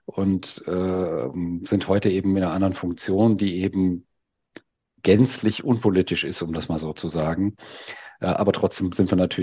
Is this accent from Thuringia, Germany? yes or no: no; Essen, North Rhine-Westphalia, Germany; born there; Ich bin eigentlich in Essen geboren.